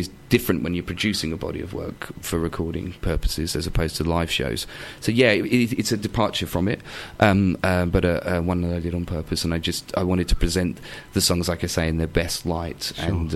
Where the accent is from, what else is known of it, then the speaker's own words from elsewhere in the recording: Chelmsford, East of England, United Kingdom; And although I'm from Chelmsford and from this area originally, and I love it, and you know, I always come back to it.